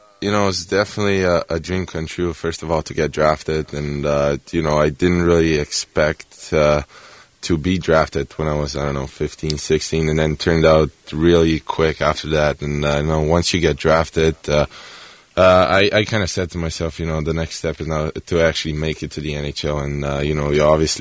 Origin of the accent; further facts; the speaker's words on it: Austria; and my hometown team is playing in the Austrian league right now